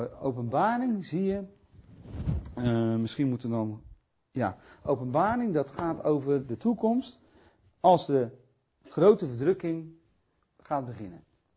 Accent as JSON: {"language": "Dutch", "region": "Friesland", "country": "Netherlands", "said": "Ik zeg altijd dat wij, ik kom uit Friesland, officieel."}